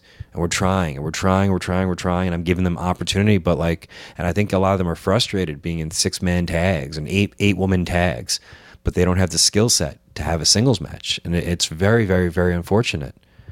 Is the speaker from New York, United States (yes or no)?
yes; Queens, New York, United States; I'm moving to Astoria. That's right. Astoria, Queens. I'm from Queens originally, but I'm going back there because the commute is killing my wife.